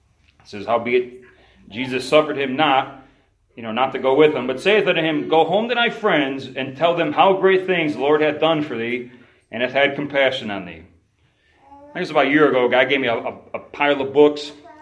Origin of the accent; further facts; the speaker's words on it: Chicago, Illinois, United States; I'm from Chicago. Just I'm not even lying. Just in the car on the way over here, they were teasing me about the way I talk.